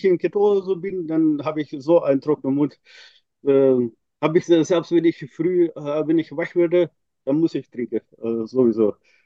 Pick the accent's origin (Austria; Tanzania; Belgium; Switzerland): Belgium; Ich bin Belgier. Im Wochenende bin ich in Belgien, aber in der Woche bin ich in Deutschland.